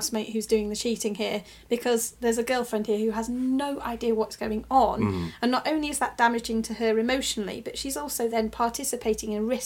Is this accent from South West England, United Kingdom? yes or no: no; Macclesfield, North West England, United Kingdom; And one of the first cases was in my hometown of Macclesfield.